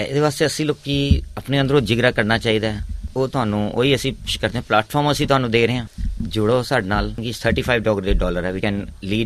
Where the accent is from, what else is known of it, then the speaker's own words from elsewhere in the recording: Punjab, India; ਮਗਰ ਅਸੀਂ ਆਪ ਸਾਰੇ ਪੰਜਾਬ ਤੋਂ ਹਾਂ